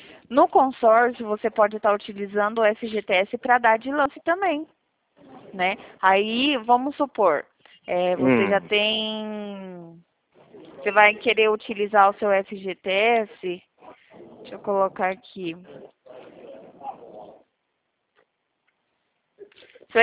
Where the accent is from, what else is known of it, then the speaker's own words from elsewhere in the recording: Presidente Prudente, São Paulo, Brazil; Eu sou aqui de Presidente Prudente, São Paulo.